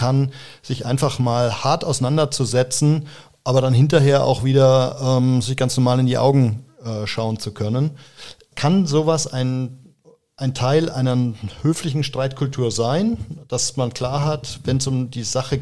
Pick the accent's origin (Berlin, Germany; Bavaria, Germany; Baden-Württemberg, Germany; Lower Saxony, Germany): Bavaria, Germany; als Oberfranke, in gewisser Weise der Ostfriese unter den Bayern